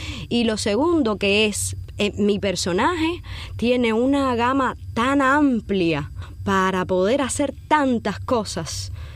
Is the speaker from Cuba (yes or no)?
yes; Cuba; somos cubanos